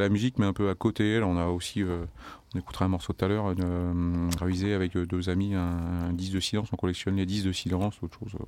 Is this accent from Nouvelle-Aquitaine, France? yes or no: yes; La Rochelle, Nouvelle-Aquitaine, France; Ouais, bah, je viens de La Rochelle, géographiquement.